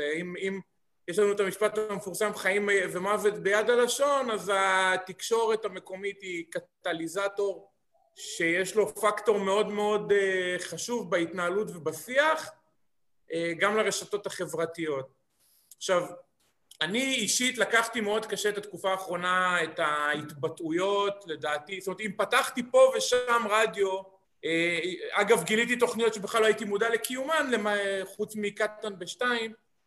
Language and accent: Hebrew; Haifa, Haifa District, Israel; born there; אני יליד חיפה, בן 38. אוהד הפועל חיפה